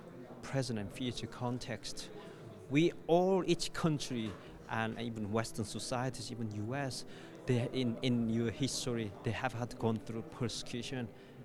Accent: North Korea; And North Korea, because my home country is on top of this list.

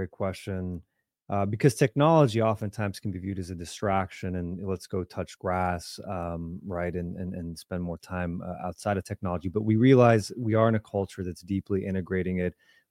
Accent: Midwest, United States; Hey, you know, I grew up in the Midwest. I've heard every variation.

